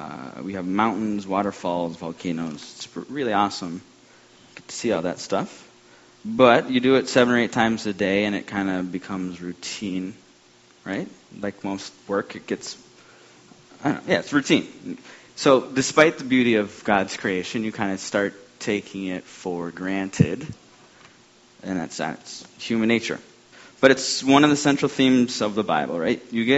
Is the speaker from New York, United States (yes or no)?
no; Honolulu, Hawaii, United States; Hi, everybody. All right. I'm the one from Honolulu.